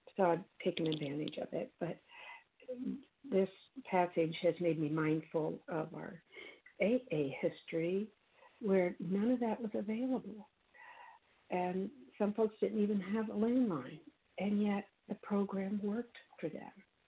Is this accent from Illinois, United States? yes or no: yes; Chicago, Illinois, United States; from Chicago.